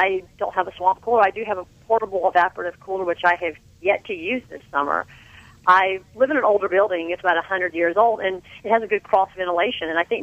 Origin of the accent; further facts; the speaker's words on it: Florida, United States; I mean, I grew up in Florida, and I didn't use air conditioning there